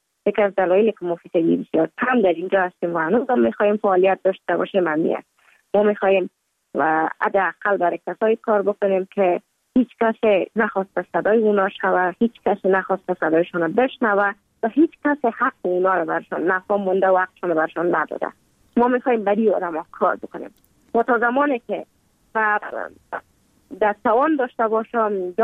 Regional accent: Kabul, Afghanistan; also born or lived in Mazar-i-Sharif; بعد از تولد ما تا 5 سالگی ما در مزار بودیم، بعد ناقل کابل شدیم

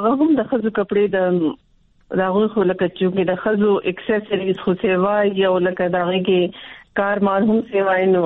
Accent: Khyber Pakhtunkhwa, Pakistan; زه د سوات اوسېدونکی یم

